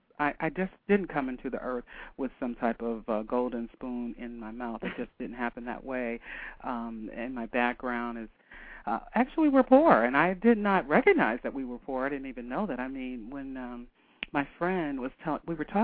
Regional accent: Canton, Ohio, United States; And we're talking about from Canton, Ohio. It's not quite the fashion capital of the world.

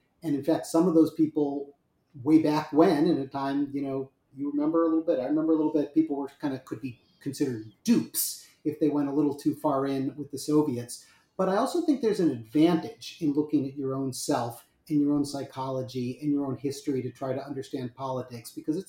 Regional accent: Chicago, Illinois, United States; I grew up in Chicago in a, you know, kind of liberal political family

